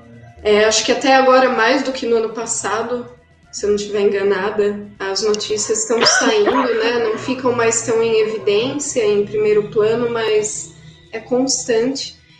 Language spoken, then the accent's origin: Portuguese; Amazon, Brazil; e nós somos da Amazônia.